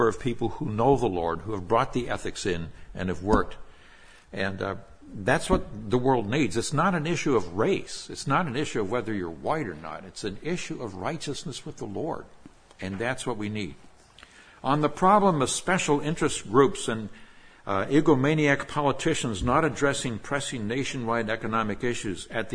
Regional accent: Nigeria; I grew up in Nigeria, West Africa. When my parents went to Nigeria in 1948, I was just a little baby. I was 11 months of age at the time.

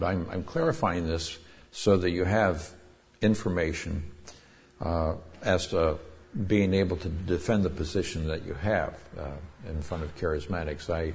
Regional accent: Nigeria; also born or lived in Northern Nigeria; I grew up in Yoruba country, that's southwestern Nigeria, and then later we were in Hausa country, northern Nigeria.

